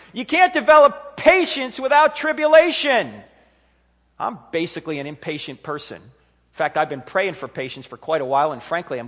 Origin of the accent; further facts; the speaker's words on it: New Jersey, United States; I grew up in New Jersey, so I grew up as a New York Giant fan.